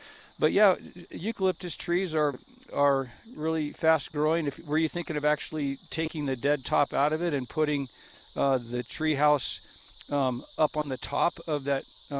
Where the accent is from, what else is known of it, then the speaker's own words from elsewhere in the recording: Pine, Arizona, United States; the tree platform or treehouse we had as kids growing up in Pine, Arizona